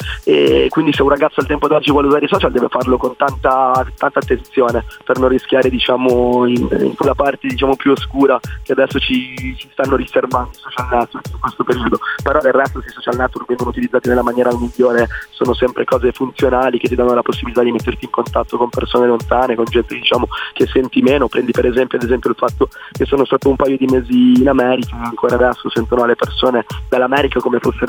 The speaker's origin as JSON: {"language": "Italian", "town": "Modena", "region": "Emilia-Romagna", "country": "Italy", "said": "io vengo da Modena, ho 20 anni"}